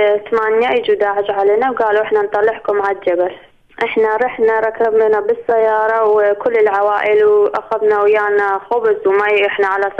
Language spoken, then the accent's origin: Arabic; Kocho, Nineveh, Iraq; now in Stuttgart, Germany; احنا كنا بقرية وقريتنا اسمها كوتشو، والقرية مالتنا بعيدة عن سنجار.